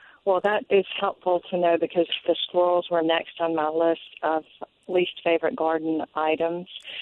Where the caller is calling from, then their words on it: Nashville, Tennessee, United States; I'm calling from Nashville, Tennessee.